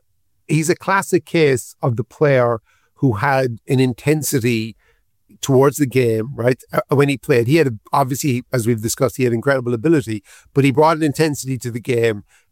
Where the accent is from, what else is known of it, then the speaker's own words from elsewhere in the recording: Cork, Munster, Ireland; it was a memoir about growing up in Cork in the 70s and 80s.